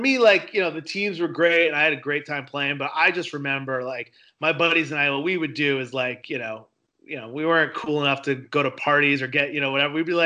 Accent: Connecticut, United States; like, New York City's, you know, my blood, you know, and I grew up in Connecticut.

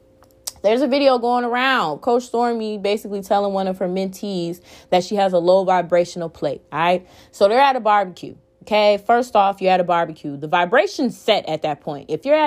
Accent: Chicago, Illinois, United States; I'm from the Midwest, you know what I'm saying? Chicagoland area. We got brick houses and shit up here.

